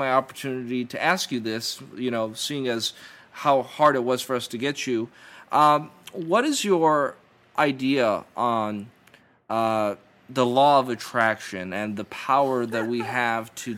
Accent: Minnesota, United States; as somebody who's a first-generation American, born and raised in a small town in Minnesota, and, you know, I lived a lifestyle as blue-collar American as it gets.

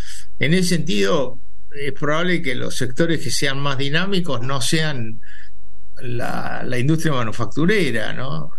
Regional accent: Argentina; No hay un área productiva como la Argentina, tan cerca de los puertos y con una capacidad de gestión del sector agropecuario tan notable como la nuestra

